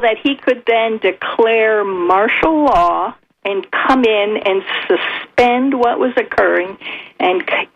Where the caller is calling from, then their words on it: New Port Richey, Florida, United States; I'm calling from Newport Richey.